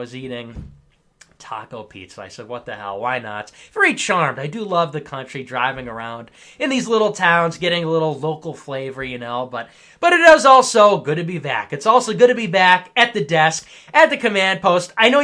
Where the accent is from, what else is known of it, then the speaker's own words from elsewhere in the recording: Chicago, Illinois, United States; I'm also Italian. I'm from Chicago.